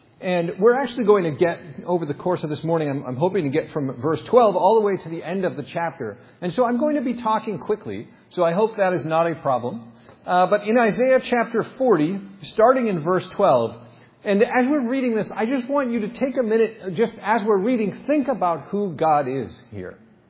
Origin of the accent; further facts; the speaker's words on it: United States; I'm an American emergency room doctor